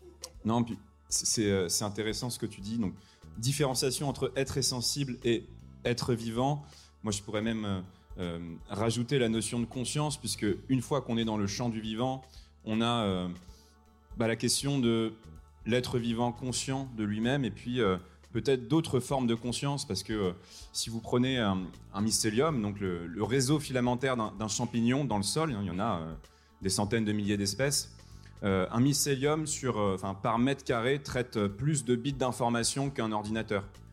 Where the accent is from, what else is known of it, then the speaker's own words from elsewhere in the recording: Normandy, France; moi, je suis un petit Normand. J'ai grandi sur les côtes du Bessin, dans le Calvados.